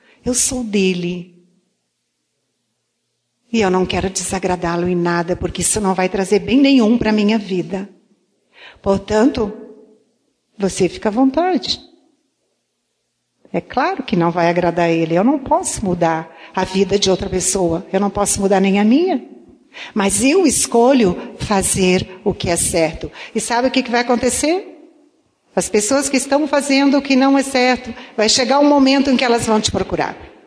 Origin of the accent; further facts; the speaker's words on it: Santa Rosa, Rio Grande do Sul, Brazil; como eu fui criada no interior, em Santa Rosa...